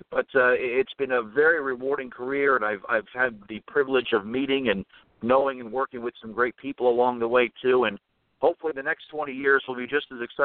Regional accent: New Jersey, United States; growing up in New Jersey, where I was born in Jersey, lived my whole life here

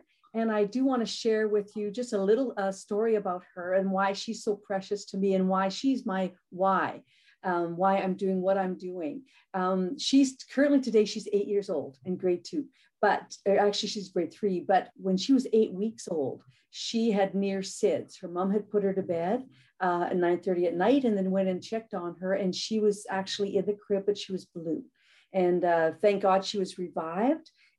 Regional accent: Canada; I'm from Canada, so it's .ca

